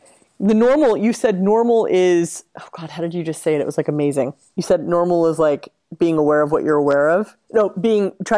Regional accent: United States; And as an American, it's like, I'm like, wait a minute, where do I get my, I have to go walk to get my mail.

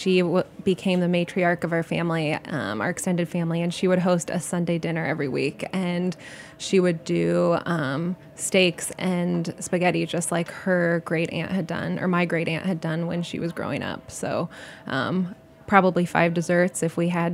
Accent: Lincoln, Nebraska, United States; It is, yeah. I'm from Lincoln.

